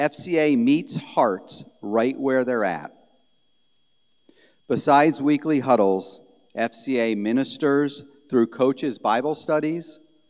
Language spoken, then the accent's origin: English; Connecticut, United States; When I was growing up, I would have never had practice or a game on Sunday, and I grew up here in Connecticut.